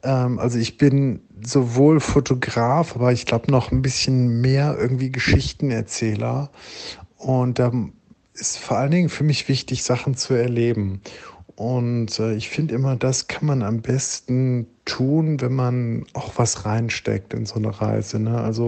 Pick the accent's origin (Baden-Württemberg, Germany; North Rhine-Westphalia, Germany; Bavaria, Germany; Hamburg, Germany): North Rhine-Westphalia, Germany; Düsseldorf; now in Leipzig, Germany; Ich komme eigentlich aus Düsseldorf. Ich wohne mittlerweile in Leipzig.